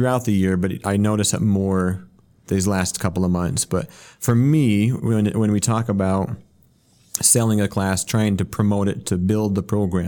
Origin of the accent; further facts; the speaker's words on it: Utah, United States; Where we're from Utah, we definitely have a large population of Spanish speakers.